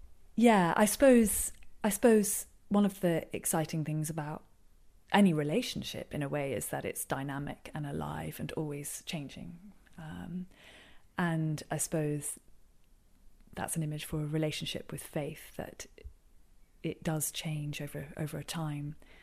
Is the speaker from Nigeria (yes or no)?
no; Thailand; I grew up in Southeast Asia, so in Thailand, and my parents were missionaries.